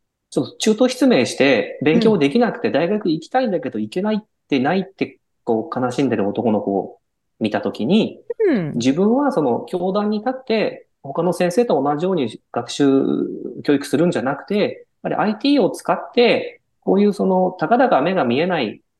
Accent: Toyama, Japan; 生まれも育ちも富山県というところに、北陸ですね、に住んでおりまして、うん、高校生までは地元の盲学校ですか、

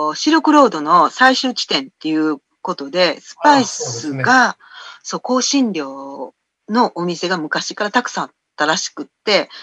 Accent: Osaka, Japan; 今日はね、私大阪なんですけど

